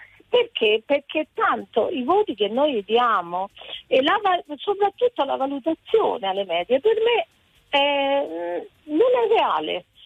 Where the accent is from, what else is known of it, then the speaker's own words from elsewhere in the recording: Foggia, Apulia, Italy; sono di Foggia